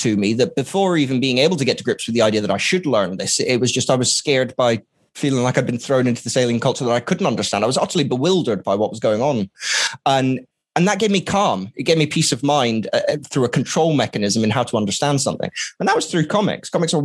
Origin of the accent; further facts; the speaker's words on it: Catalonia, Spain; I spent a large part of kind of my later childhood growing up in Spain. And I actually lived in Catalonia.